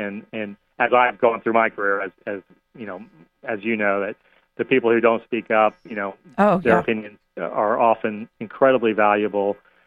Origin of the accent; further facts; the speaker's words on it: Florida, United States; Yeah, so born and raised in Central Florida